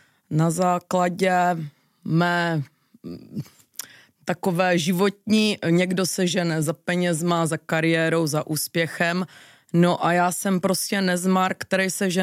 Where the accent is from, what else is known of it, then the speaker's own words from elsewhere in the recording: Olomouc, Olomouc Region, Czechia; Říkám, já jsem ale taky z Olomouce.